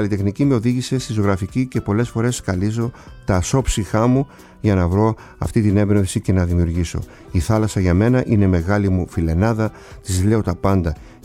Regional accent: Kasos, South Aegean, Greece; Ένα τραγούδι παραδοσιακό από το νησί μου, από την Κάσο.

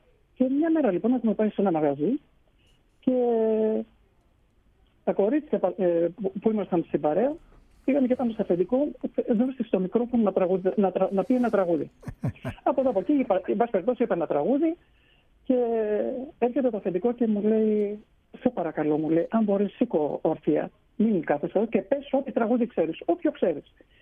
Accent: Edessa, Central Macedonia, Greece; born there; also born or lived in Thessaloniki; Λοιπόν, γεννήθηκα το 60 στην Έβεσα.

